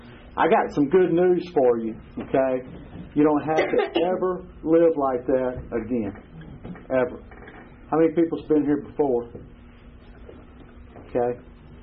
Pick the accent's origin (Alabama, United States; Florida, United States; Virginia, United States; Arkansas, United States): Alabama, United States; Cahaba Heights; I was raised out in Cahaba Heights mostly.